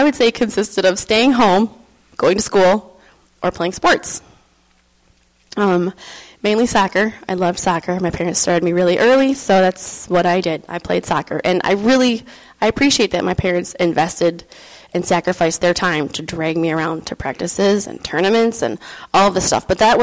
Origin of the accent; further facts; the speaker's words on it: Rochester, New York, United States; So I was born in Rochester, New York, born and raised, not the scary inner city Rochester, but the suburbs of Rochester.